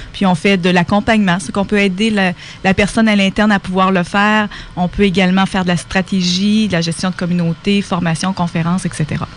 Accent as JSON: {"language": "French", "town": "Quebec City", "region": "Quebec", "country": "Canada", "said": "Pas très original, juste Québec. Québec."}